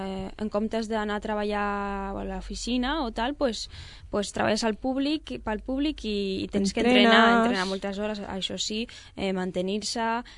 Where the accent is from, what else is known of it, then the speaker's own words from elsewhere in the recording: Tortosa, Catalonia, Spain; born there; nosaltres, com vam néixer de casualitat a Tortosa, pues, tenim la base ahí de la nostra escola